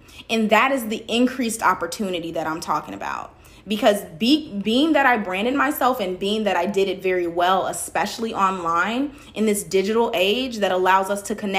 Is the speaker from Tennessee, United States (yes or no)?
no; Chicago, Illinois, United States; now in Atlanta, United States; For those of you that don't know me, I'm originally from Chicago, went over to Indiana University for school, and then I came down here to Atlanta once I started my full-time job.